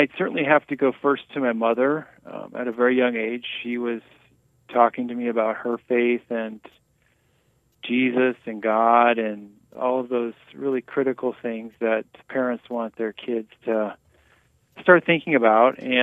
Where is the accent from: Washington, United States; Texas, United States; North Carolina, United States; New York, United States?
Washington, United States; Yakima; I grew up in sort of a backwater town of central Washington called Yakima, and it was a big place of agriculture.